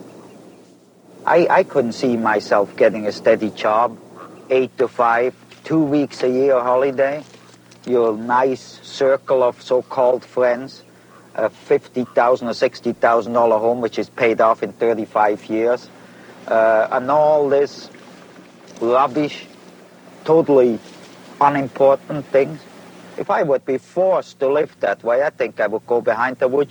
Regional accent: Switzerland; moved away as an adult; now in Canada; I came to Canada from Switzerland end of October 1953. I was 23 years old. I was working for a dairy farmer 17 miles west of Calgary.

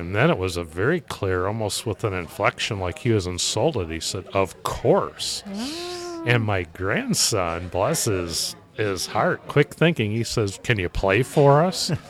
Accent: Ohio, United States; I said, well, my grandson, Connor, and I are from Ohio.

